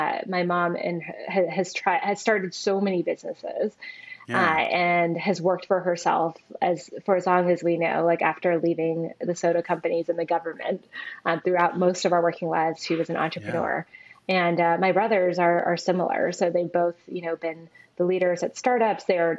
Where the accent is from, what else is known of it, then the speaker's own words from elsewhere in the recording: California, United States; So I grew up in Southern California. I am the daughter of 2 immigrant parents.